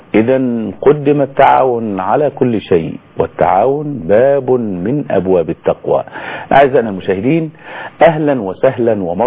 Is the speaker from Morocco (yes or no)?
no; Egypt; والذي نحتاج إليه جميعا كمصريين بل ومسلمين